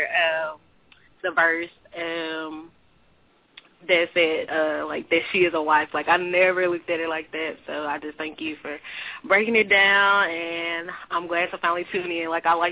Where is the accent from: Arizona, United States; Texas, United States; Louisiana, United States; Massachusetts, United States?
Texas, United States; Denton; Denton, Texas, North Texas. Out here studying at the University of North Texas, yeah.